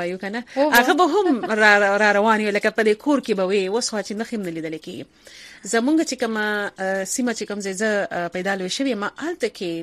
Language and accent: Pashto; Karachi, Sindh, Pakistan; زه په کراچۍ ښار کې پیدا لوی شوی یم، هلته زیږیدلی یم، هلته مې زده کړې کړي دي، په کراچۍ یونیورسٹی نه مې زده کړې ترلاسه کړې دي.